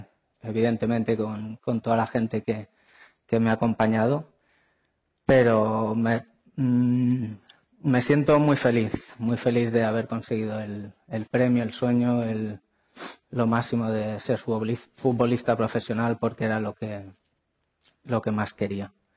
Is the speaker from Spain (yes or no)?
yes; Albacete, Castilla-La Mancha, Spain; Como sabéis, mis primeros pasos son en Albacete, mi tierra.